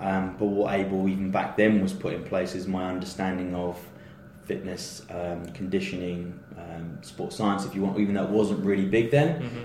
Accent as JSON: {"language": "English", "town": "Cambridge", "region": "East of England", "country": "United Kingdom", "tie": "born there", "said": "No, I was actually born in Cambridge."}